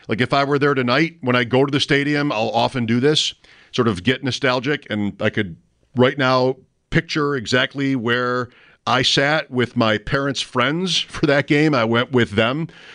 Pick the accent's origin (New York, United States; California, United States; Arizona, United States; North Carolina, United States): New York, United States; Grand Island; So I'm 52. If you care, and if you don't know, I mean, I grew up on Grand Island where I live now and went to my first Bills game in 1979.